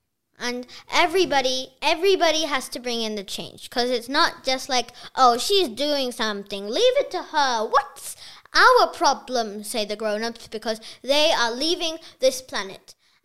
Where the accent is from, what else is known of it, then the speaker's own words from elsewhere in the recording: Bangalore, Karnataka, India; And that somewhere is in my hometown, Bangalore.